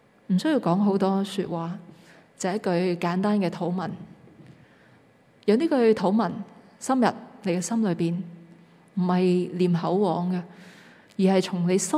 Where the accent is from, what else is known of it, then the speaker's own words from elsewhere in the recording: Hong Kong; 你知道我们香港人排队的时候，